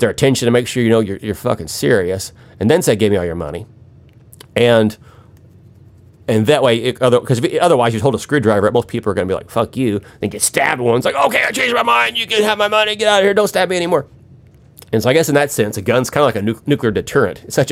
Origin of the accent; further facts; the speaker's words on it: Missouri, United States; I I'm from Missouri, so we have a different take on it.